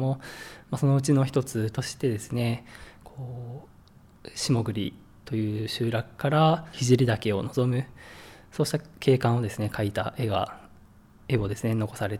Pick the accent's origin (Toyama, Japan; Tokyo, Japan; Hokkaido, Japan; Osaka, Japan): Toyama, Japan; 私も富山の出身ということで